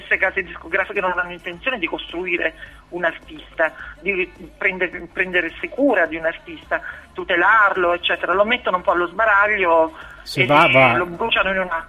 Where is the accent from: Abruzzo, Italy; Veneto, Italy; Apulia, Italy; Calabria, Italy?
Apulia, Italy; San Giovanni Rotondo; born there; sono nata a San Giovanni Rotondo nella clinica di Padre Pio